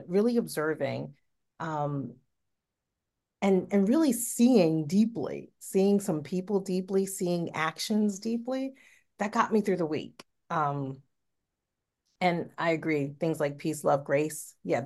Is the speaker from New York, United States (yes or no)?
yes; Harlem, New York, United States; Well, where I live, I'm really, my hometown is Harlem, but Harlem, New York, shout out to all the Harlemites out there.